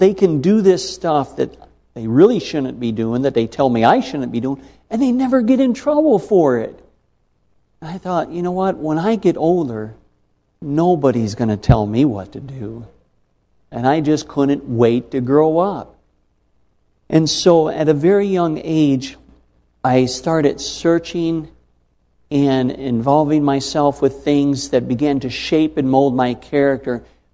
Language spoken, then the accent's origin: English; Buffalo, New York, United States; born there; I was born in Buffalo, New York, and my mother gave birth to me, and then my sister, just about a year younger than me